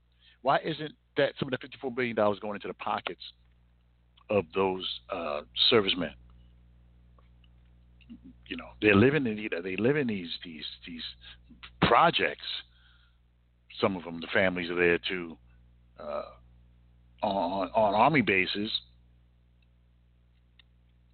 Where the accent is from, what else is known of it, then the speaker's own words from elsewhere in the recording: United States; And I'm an American, so he is my president.